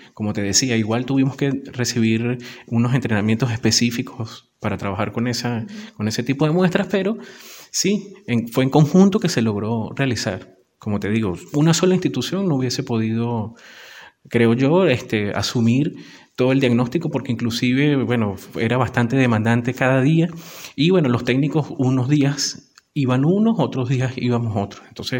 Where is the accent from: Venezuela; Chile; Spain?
Venezuela; mi país de origen, que es Venezuela.